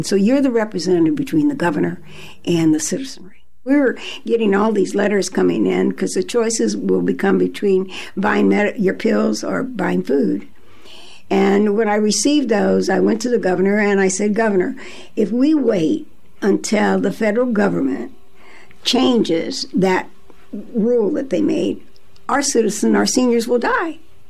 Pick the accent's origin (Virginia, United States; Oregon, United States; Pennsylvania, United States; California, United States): Oregon, United States; Portland; also born or lived in Topeka, Kansas; I was born in Topeka, Kansas. I am the youngest of six children. In other words, my brothers and sisters say I'm the baby. And I grew up in Portland, Oregon, with my parents. We came to Oregon during the shipyards